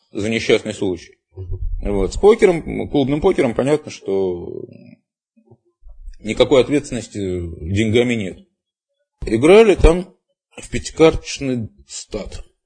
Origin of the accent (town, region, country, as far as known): Moscow, Russia; born or raised there